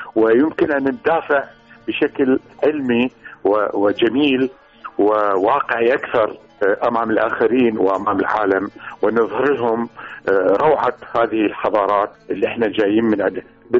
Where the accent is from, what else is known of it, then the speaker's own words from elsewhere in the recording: Iraq; نحن يعني كعراقيين أو من أصل عراقي مهما حتى لو أخذنا جنسيات أخرى